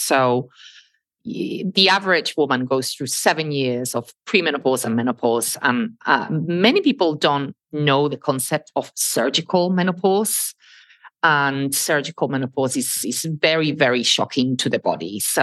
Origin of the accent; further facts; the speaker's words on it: Spain; I grew up in Spain, and I studied in different countries